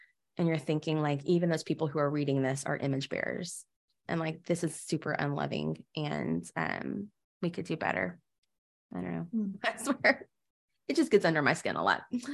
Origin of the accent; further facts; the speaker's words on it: the South, United States; I think of like growing up in the South, right? And just the way that we view other people.